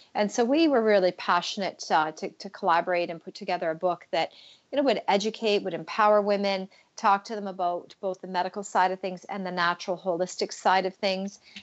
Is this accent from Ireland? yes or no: no; Canada; I'm Canadian, and so I'm like, this is very interesting to me.